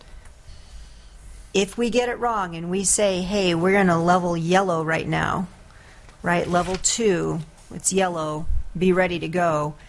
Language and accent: English; Sitka, Alaska, United States; My hometown of Sitka will communicate it.